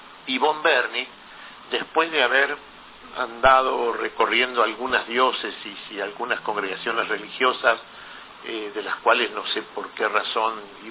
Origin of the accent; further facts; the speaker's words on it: La Plata, Buenos Aires Province, Argentina; born there; yo estudié en el Seminario de La Plata, yo soy nacido en La Plata y estudié en el Seminario de La Plata